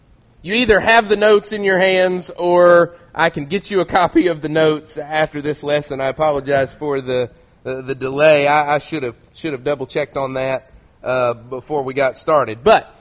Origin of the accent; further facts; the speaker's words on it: Loudon, Tennessee, United States; a young man that I grew up with in Loudoun, Tennessee is with us today.